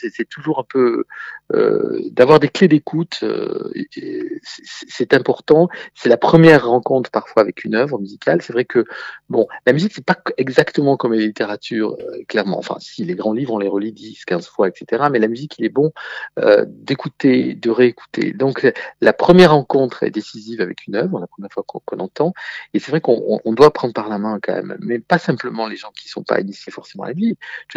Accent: Albi, Occitanie, France; Moi-même, je suis né à Albi, je suis albigeois. Évidemment, je n'habite plus Albi

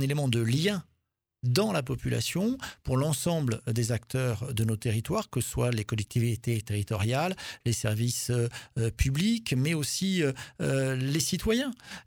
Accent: Keilus, Occitanie, France; moi je suis originaire de Keilus, un petit village du Tarn-et-Garonne.

